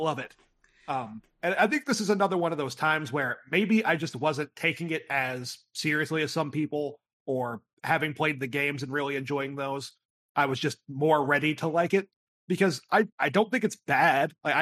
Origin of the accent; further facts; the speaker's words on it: Virginia, United States; born there; I was born in Virginia, and there are a couple of mountains